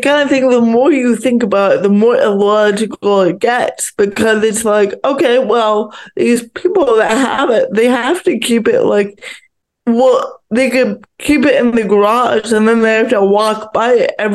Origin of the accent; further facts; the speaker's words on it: Paris, Île-de-France, France; Actually, I'm from Paris.